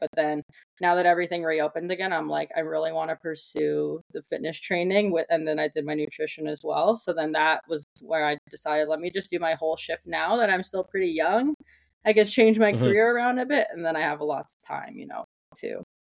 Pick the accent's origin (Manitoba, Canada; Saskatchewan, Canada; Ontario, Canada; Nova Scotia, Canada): Ontario, Canada; Mississauga; So I grew up in Mississauga, Ontario, and I did high school there, of course, all my schooling